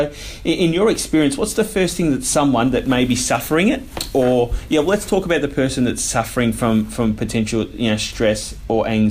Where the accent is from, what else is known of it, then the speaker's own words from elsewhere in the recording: Australia; and I know as a Australian male, that can be sometimes a bit of a challenge